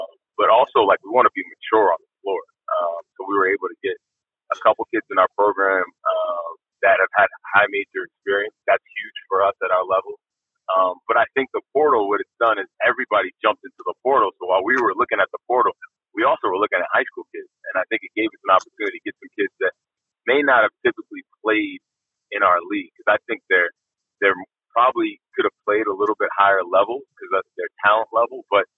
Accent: Massachusetts, United States; I grew up in Massachusetts.

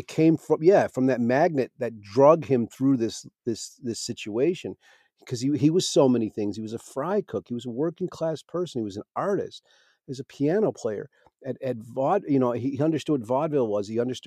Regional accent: Lubbock, Texas, United States; born there; I was born in Lubbock, Texas, is what I'm trying to say. You know, when you talk about the beginning of my life, I was born in a trailer in Lubbock, Texas.

